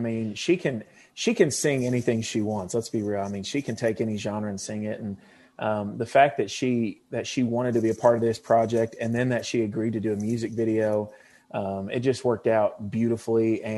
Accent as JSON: {"language": "English", "country": "Dominican Republic", "tie": "born or raised there", "said": "I grew up in the Dominican Republic, so I've always had that Hispanic, you know, feel to a lot of my music."}